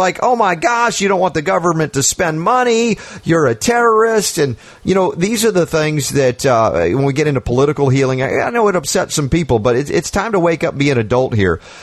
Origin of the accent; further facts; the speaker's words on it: United States; I'm an American.